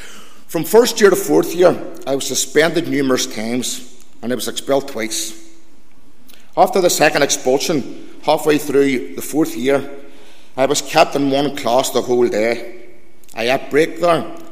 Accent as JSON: {"language": "English", "town": "Belfast", "region": "Northern Ireland", "country": "United Kingdom", "tie": "born or raised there", "said": "I was born and reared in the Woodvale area, top end of the Shankill Road."}